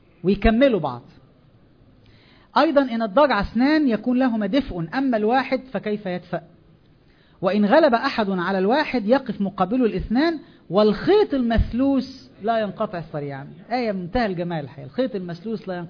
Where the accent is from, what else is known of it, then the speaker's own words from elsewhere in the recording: Egypt; التنشئة بتاعتنا كمصريين عندنا مشكلة في الحتة دي